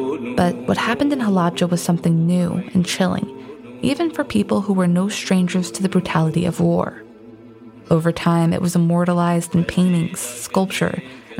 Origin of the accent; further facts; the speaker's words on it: Kentucky, United States; now in Nashville, United States; Growing up in Kentucky, there weren't a lot of Kurdish people around. Then I moved to Nashville